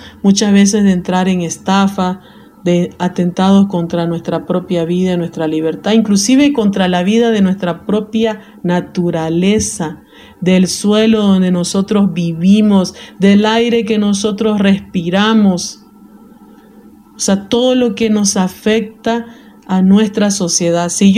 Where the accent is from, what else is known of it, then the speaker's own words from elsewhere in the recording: Bolivia; tenemos que conocer nuestros derechos como ciudadanos bolivianos y al mismo tiempo nuestras obligaciones